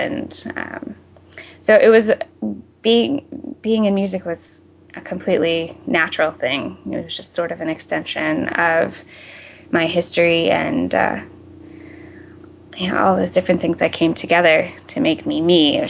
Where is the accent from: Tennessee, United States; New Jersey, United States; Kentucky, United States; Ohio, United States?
Ohio, United States; born there; also born or lived in Florida; So I was born in Ohio and then I spent several years in Florida, which is a sort of a musical wasteland, to be honest.